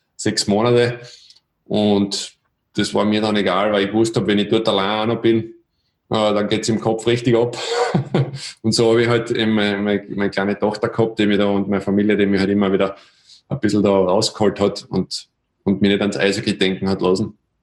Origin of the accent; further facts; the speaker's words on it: Austria; weil dort drüben warst du als Österreicher sowieso zu der Zeit ein Nobody.